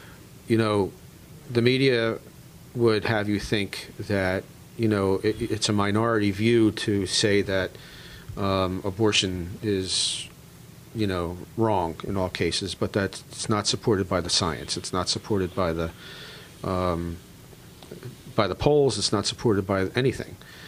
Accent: Philadelphia, Pennsylvania, United States; born there; I was born in South Philadelphia, and I feel like when I came here, I felt like I was coming home.

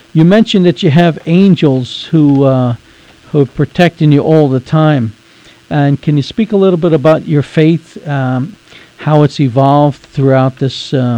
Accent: New York City, New York, United States; I grew up in Catholic school, Our Lady of Mount Carmel in New York City.

